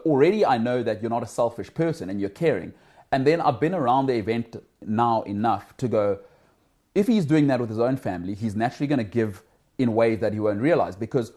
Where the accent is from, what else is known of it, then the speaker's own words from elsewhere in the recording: South Africa; That's lekker for me as a South African in a competitive sense